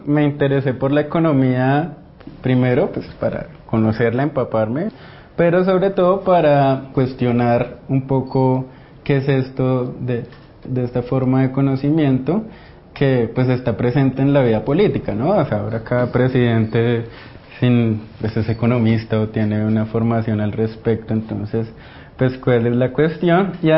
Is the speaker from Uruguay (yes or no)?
no; Colombia; now in Russia; dentro de lo que uno medio sabía cocinar acá como colombiano